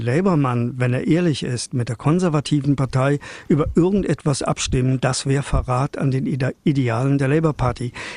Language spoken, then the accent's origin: German; Germany; wir kennen das als Deutsche, auch in Großbritannien blühende Landschaften in der Zukunft.